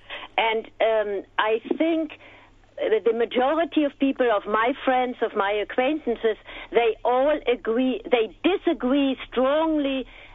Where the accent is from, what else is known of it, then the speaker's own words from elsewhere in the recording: Germany; moved away as an adult; now in United States; I've lived here for 45 years. I grew up in Germany, in East Germany.